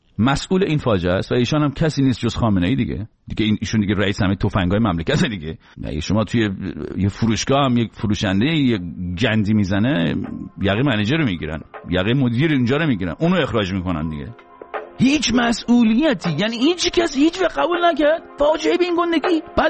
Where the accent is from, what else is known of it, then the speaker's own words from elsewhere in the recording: Iran; ما چه گناهی کردیم ایرانی شدیم تو اون کشور دنیا آمدیم؟